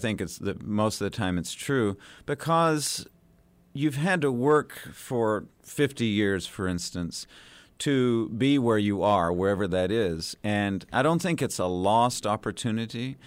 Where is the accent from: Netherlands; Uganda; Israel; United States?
United States; Tennessee; first language Spanish; also born or lived in San Francisco, United States; when I was born Latino in San Francisco, we moved to Tennessee. Nobody spoke Spanish. I lost my Spanish. I regained it again as a late teenager.